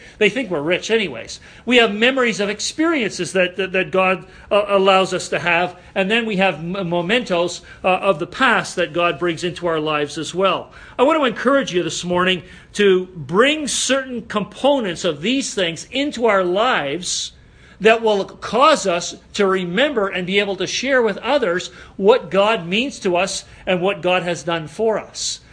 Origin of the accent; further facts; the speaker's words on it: Montreal, Quebec, Canada; We're both from Quebec, okay? I'm from Montreal